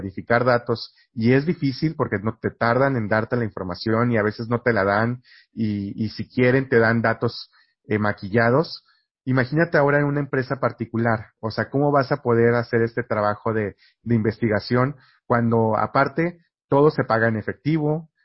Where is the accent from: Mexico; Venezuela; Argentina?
Mexico; Ciudad Victoria, Tamaulipas; una empresa en Ciudad Victoria, de donde yo soy originario